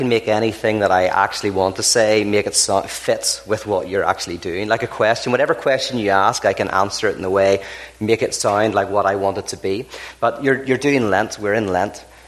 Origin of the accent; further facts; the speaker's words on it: Belfast, Northern Ireland, United Kingdom; I'm from Belfast originally, which is, you know, famous for the Troubles, but also we built the Titanic.